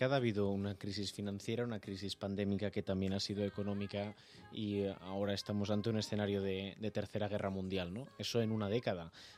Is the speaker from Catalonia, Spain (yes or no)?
no; Santander, Cantabria, Spain; born there; now in Madrid, Spain; yo nací en Santander, pero mis padres viven en Cataluña, y mi familia está muy desperdigada